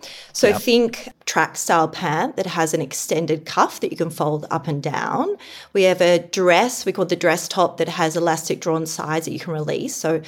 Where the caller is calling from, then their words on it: Sydney, New South Wales, Australia; I'm calling from Bondi in Sydney, Australia.